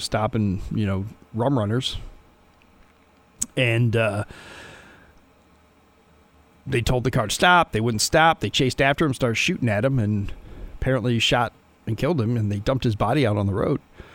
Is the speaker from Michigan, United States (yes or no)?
yes; Detroit, Michigan, United States; born there; now in Toledo, United States; because I was born in Detroit, and my parents both were born and raised in Pittsburgh, and that's where all our family's from.